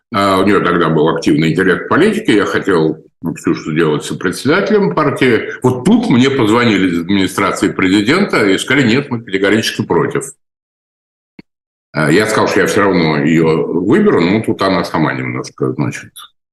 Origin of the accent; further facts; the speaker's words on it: Moscow, Russia; born there; я родился в Москве, а дед мой был родом оттуда.